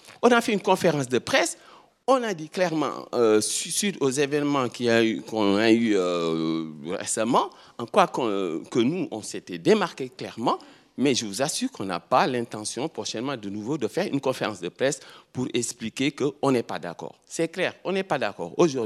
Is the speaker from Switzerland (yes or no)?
yes; Switzerland; Et nous, on est des Suisses. On est des Suisses et on respecte les droits en Suisse